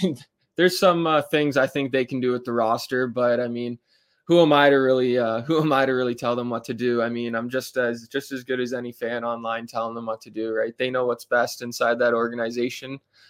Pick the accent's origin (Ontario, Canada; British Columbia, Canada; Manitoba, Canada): Ontario, Canada; growing up in Southern Ontario, it was always about hockey.